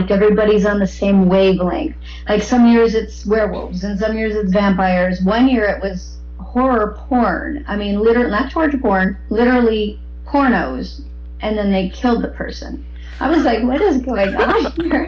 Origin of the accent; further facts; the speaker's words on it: Florida, United States; also born or lived in North Carolina / Wisconsin / Illinois; now in Los Angeles, United States; Yes, I came to L.A. from Florida, actually. I have a lot of family here. And I was born in North Carolina. I lived in Wisconsin and Illinois. Then we moved to Florida. But I moved to L.A. from Florida.